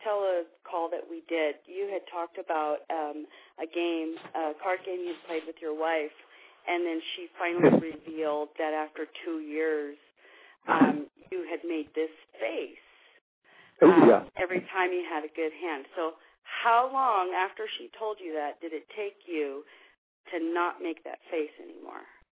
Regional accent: Las Vegas, Nevada, United States; I'm from Vegas.

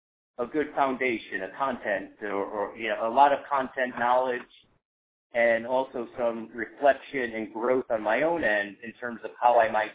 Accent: Connecticut, United States; I'm from Connecticut. I'm 46.

